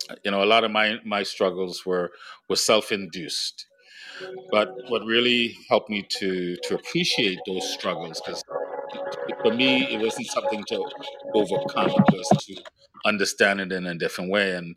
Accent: Brooklyn, New York, United States; also born or lived in Trinidad and Tobago / Los Angeles / Washington, D.C. / Toronto; I was born in Trinidad and Tobago, grew up in Brooklyn, New York, and I've been in Los Angeles, D.C., and for the majority of my younger adult life, I've been in Toronto.

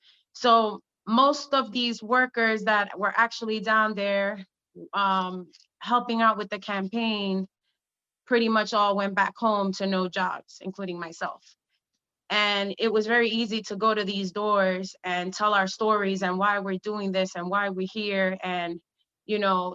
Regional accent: New York, United States; because I'm from New York, and I'm straight Democrat

